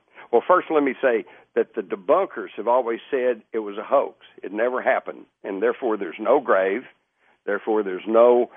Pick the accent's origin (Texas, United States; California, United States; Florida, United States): Texas, United States; being a Texan and living out in rural Texas, I can assure you in 1896, if you didn't take care of the chores, you didn't eat